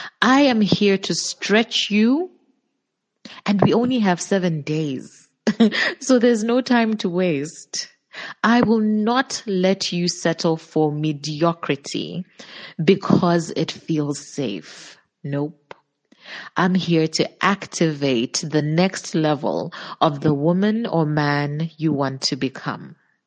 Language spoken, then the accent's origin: English; Zambia; I am your guide on this journey. I'm from Zambia. I am a creative, and I have a teenage son